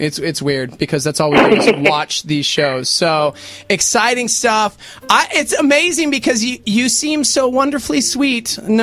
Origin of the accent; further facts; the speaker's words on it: Texas, United States; I'm from Texas, so pecan pie, we had pecan trees in the backyard.